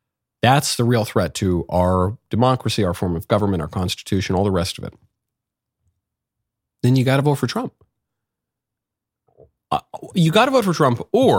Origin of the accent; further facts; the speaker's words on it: New York, United States; Maybe it's because I'm a New Yorker and I just get some of his quirks a little bit more